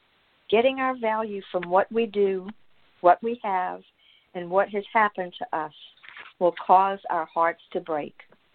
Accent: Louisiana, United States; I grew up in Louisiana and lived there for 25 years.

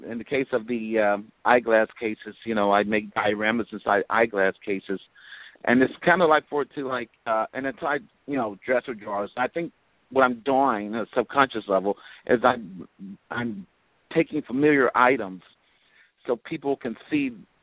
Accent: Chicago, Illinois, United States; I'm from Chicago originally, from the North Lando area.

